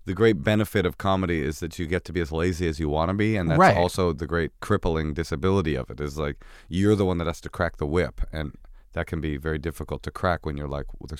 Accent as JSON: {"language": "English", "region": "New York", "country": "United States", "tie": "born or raised there", "said": "I was born here in New York to two deaf parents. Both my parents were deaf."}